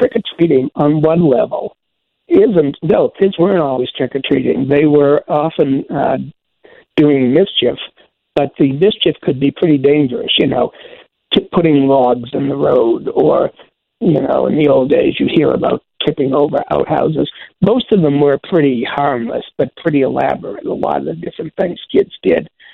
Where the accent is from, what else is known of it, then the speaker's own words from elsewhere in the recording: Boston, Massachusetts, United States; Well, when I grew up in Boston, and we would soap windows, throw eggs, and TPing didn't exist when I was a kid.